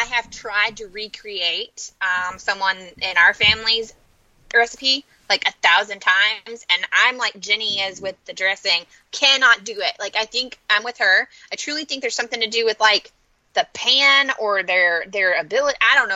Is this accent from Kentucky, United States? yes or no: yes; Kentucky, United States; We're from Kentucky. Like, seriously, you getting some ammo.